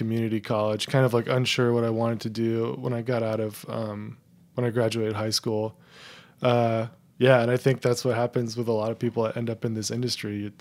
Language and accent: English; California, United States; Actually, I lived about 30 minutes east of Oakland in the suburbs, in this little Tri-Valley area.